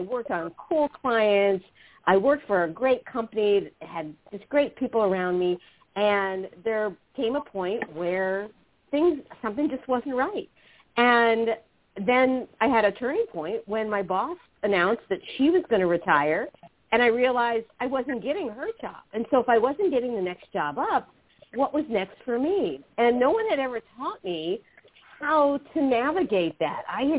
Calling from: Bonita Springs, Florida, United States; I'm in Bonita Springs, Florida. So it is about 80 degrees today

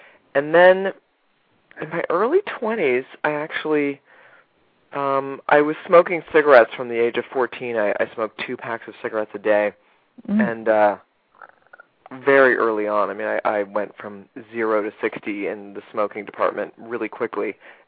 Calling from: Toronto, Ontario, Canada; I'm calling from Toronto.

